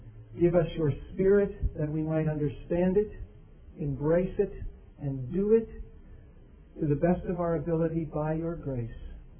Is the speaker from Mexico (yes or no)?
no; Ireland; even though I'm Irish and obviously probably carry a brief for things like this